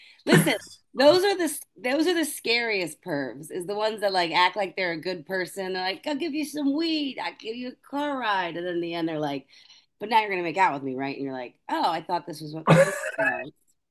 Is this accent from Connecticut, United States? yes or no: no; Pennsylvania, United States; in Delco. Yeah, I know.